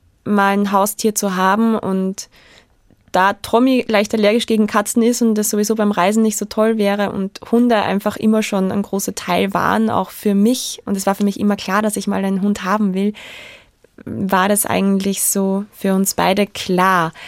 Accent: Austria; Es ist als Europäer, als Österreicherin

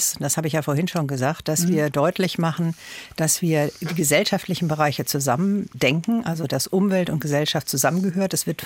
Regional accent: North Rhine-Westphalia, Germany; ich komme aus dem Ruhrgebiet und ich weiß, wie es da ist

